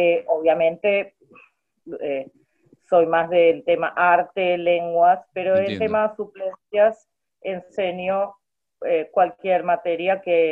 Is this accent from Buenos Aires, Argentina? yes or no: yes; Buenos Aires, Argentina; moved away as an adult; now in London, United Kingdom; yo estoy en Londres, que es el único lugar en el Reino Unido donde realmente he vivido desde hace ya 20 años, 21 años. Soy de la zona sur del Gran Buenos Aires, de Lavallol.